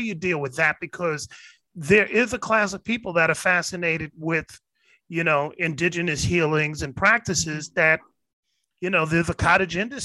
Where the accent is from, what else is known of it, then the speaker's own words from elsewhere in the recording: Oakland, California, United States; we're from Oakland.